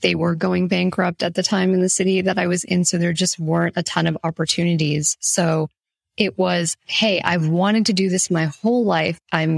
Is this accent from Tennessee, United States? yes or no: no; Florida, United States; also born or lived in New York; I was born in New York, and I was kind of really influenced by my family's just love of like good classical music, opera, good films, that sort of thing. I grew up in Florida, and I went to performing arts high school there, and I studied classical piano.